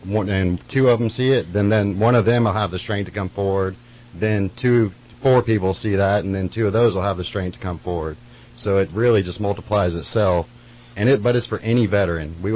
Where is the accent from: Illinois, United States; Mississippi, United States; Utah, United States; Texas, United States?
Texas, United States; Dallas; moved away as an adult; now in California, United States; Well, the reason I'm here in California, I'm originally from Dallas, Texas. I've only moved out here in the last 6 months.